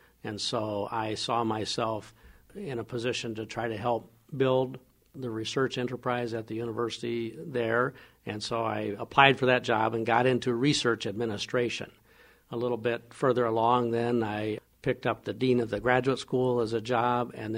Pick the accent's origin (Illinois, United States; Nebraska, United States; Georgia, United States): Nebraska, United States; also born or lived in Michigan; Brian, I grew up in Nebraska, mostly. I spent a few years early on in Michigan, but essentially I grew up in Nebraska.